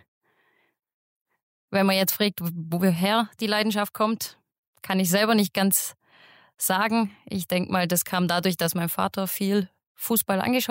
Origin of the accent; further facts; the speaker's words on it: Deizisau, Baden-Württemberg, Germany; Also geboren bin ich in Esslingen und auch aufgewachsen, Kreis Esslingen. Also immer in meinem Heimatort Deizisau.